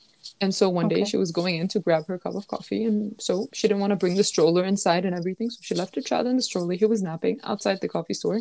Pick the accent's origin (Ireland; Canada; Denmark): Denmark; So I grew up here in Denmark.